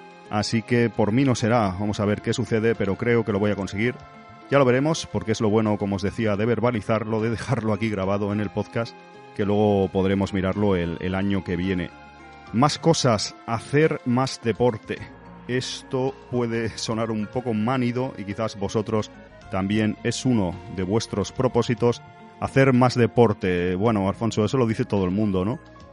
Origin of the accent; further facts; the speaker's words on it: Spain; me empujó a comprarme una bicicleta aquí en España, en mi país.